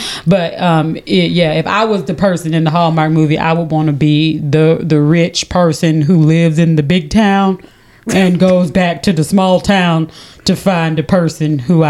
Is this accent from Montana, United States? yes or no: no; North Carolina, United States; also born or lived in Jacksonville; I moved away from my hometown of North Carolina. I lived in Jacksonville, Florida.